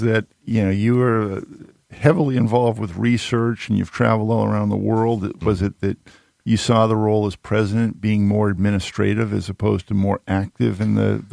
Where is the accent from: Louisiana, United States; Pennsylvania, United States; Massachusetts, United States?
Massachusetts, United States; Needham; now in Atlanta, United States; And I grew up outside of Boston, a little town called Needham.